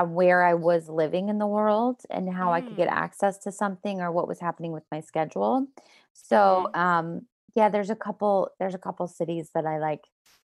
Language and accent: English; Denver, Colorado, United States; I grew up in Colorado and Denver.